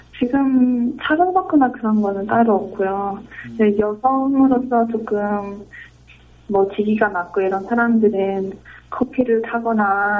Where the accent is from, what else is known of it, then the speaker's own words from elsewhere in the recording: North Korea; 북한 사람으로 회사에서 조금 더 인정받으려고 하고 있어서